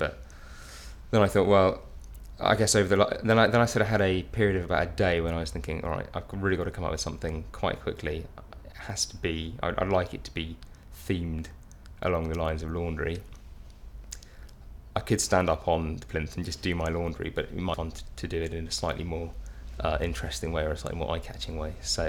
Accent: London, United Kingdom; I'm 26 and I'm from South London.

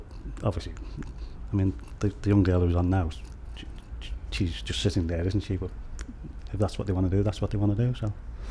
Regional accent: Liverpool, North West England, United Kingdom; born there; I was born in Liverpool by the airport in Garston, but I've lived in Warrington now for 35 years. But it's only 11 miles away from where I was born, so yeah. I haven't changed my accent or anything like that.

